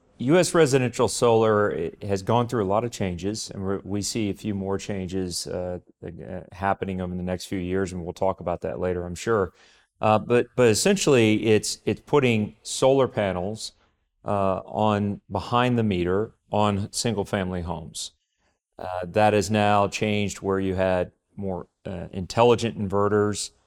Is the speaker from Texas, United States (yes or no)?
yes; Texas, United States; I grew up in Texas, where, of course, oil and gas is king.